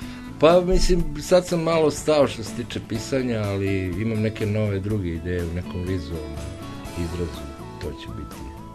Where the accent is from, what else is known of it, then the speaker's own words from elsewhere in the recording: Zemun, Belgrade, Serbia; sad ja sam iz Zemuna